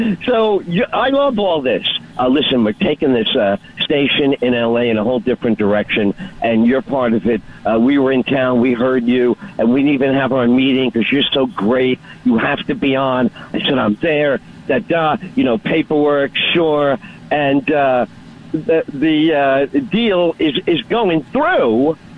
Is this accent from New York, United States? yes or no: yes; New York City, New York, United States; I'm from the Bronx.